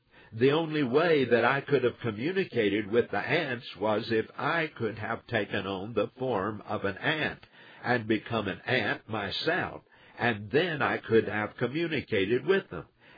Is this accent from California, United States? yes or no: no; Texas, United States; I remember when I was a kid, I grew up out in West Texas, one of the states here in the United States.